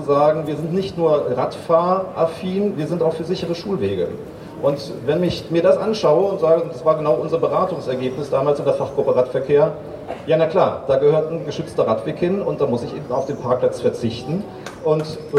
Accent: Düsseldorf, North Rhine-Westphalia, Germany; Ich komme aus Lörrick und jetzt heute einmal quer durch die Stadt, eine große Diagonale, das ist ein schöner Ausflug.

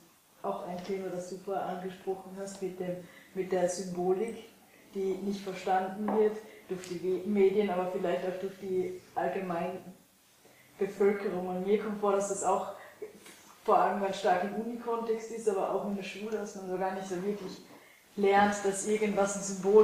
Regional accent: Austria; ich komme auch aus Österreich, bin am Land aufgewachsen

